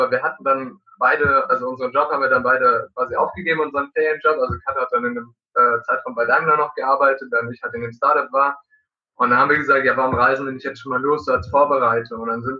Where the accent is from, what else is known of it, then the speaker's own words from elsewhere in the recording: Frankfurt, Hesse, Germany; ich bin 19 und ich komme aus Frankfurt.